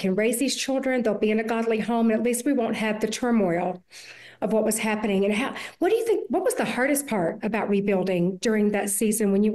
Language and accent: English; Mobile, Alabama, United States; I'm from Mobile, Alabama. That's where I was born.